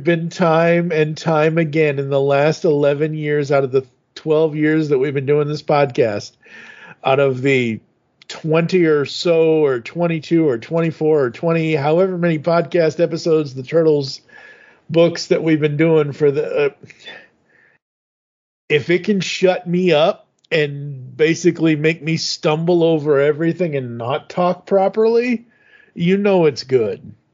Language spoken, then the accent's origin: English; Boston, Massachusetts, United States; as a lifelong, born and bred in Boston, Massachusetts, Red Sox fan